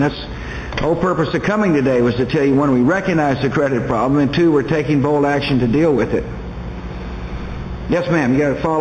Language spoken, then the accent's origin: English; Texas, United States; You sound like the guys I grew up with in West Texas, you know?